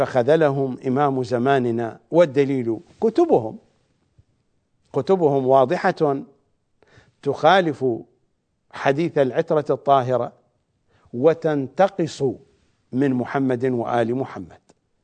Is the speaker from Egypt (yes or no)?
no; Iraq; accent: Iraqi; لن أتحدث عن السباريت أو بلهجتنا العراقية السرابيت